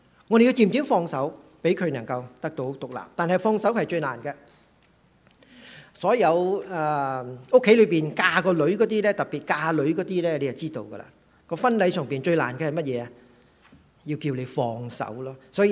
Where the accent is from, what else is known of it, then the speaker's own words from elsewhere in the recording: China; now in Canada; 我是个中国人在加拿大这个地方